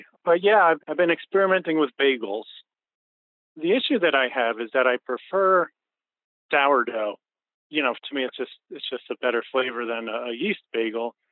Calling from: Highland, New York, United States; I'm calling from Highland, New York.

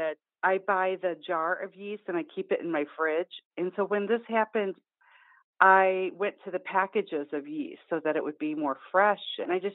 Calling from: Oak Park, Illinois, United States; I'm in Oak Park, Illinois.

